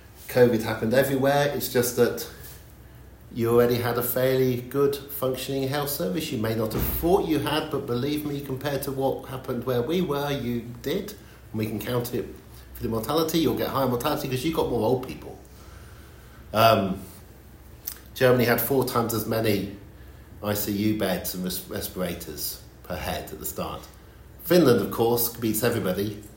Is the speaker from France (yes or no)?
no; United Kingdom; the nice thing about being British is you can just put up a graph like this and say, well, it is.